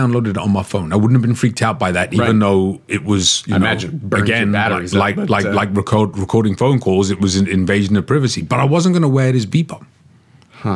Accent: England, United Kingdom; I grew up in England where hot cross buns were an Easter thing.

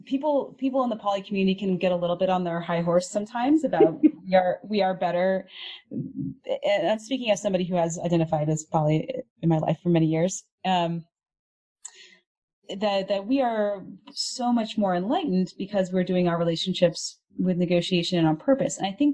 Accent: Houston, Texas, United States; growing up in Houston, Texas, there wasn't a ton.

